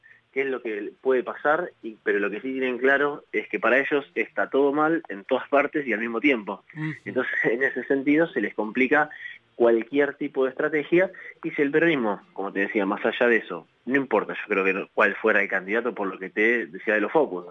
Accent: La Matanza, Buenos Aires Province, Argentina; yo soy de La Matanza. En La Matanza casi ni más retenes de gendarmería

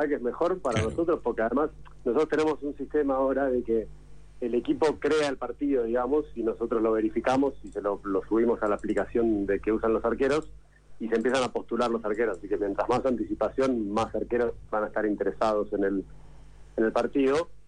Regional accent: Buenos Aires, Argentina; arrancamos en Buenos Aires porque somos de Buenos Aires

